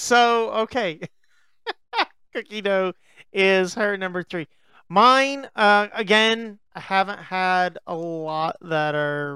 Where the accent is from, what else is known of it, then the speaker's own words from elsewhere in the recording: Texas, United States; I'm a Texan, and Bluebell is very sacred to us.